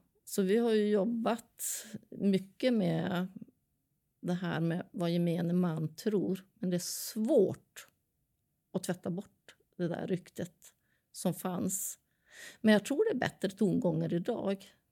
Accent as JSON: {"language": "Swedish", "town": "Norra Hammar", "region": "Jönköping County", "country": "Sweden", "said": "jag kommer från Norra Hammar, det är 5 kilometer därifrån, ett brukssamhälle där."}